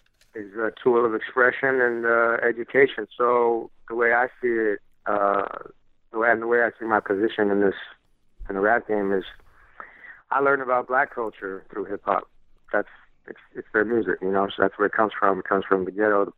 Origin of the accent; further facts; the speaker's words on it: California, United States; even though I grew up in America, I was still able to get some of that culture, just being around such a community of Armenians.